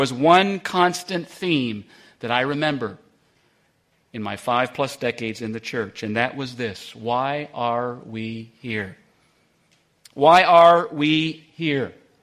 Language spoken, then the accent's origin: English; Canada; I spent the first 21 years of my life in Canada, growing up in Canada. My father was a pastor in Canada for 20 plus years.